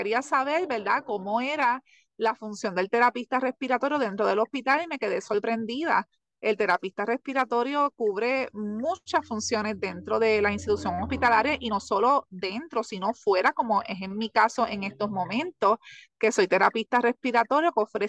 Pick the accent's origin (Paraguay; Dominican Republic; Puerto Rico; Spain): Puerto Rico; San Germán; Soy del pueblo de San Germán, Puerto Rico.